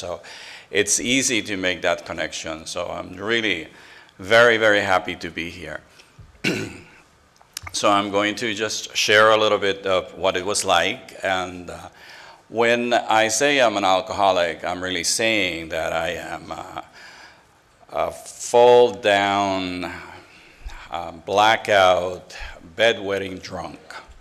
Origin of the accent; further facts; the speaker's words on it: Bronx, New York, United States; And as Sweetie said, I am a drunk from the Bronx.